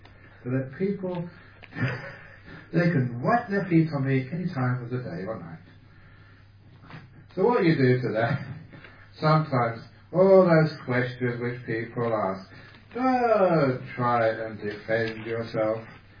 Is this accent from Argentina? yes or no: no; Australia; Any Australians here other than me? Well, okay, well, I'm Australian too, so it doesn't really matter.